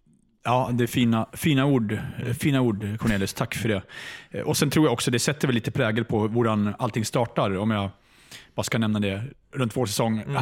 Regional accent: Mora, Dalarna County, Sweden; Och sen ska jag göra reklam för min hemby Mora i Sverige

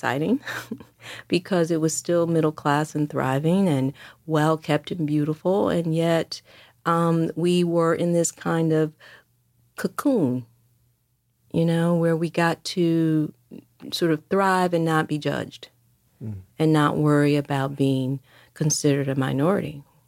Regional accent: Detroit, Michigan, United States; I grew up in Detroit throughout the 60s and 70s.

